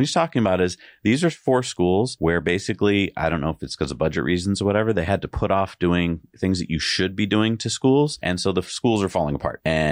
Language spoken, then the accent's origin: English; New England, United States; I mean, we're from New England. We know what we're talking about.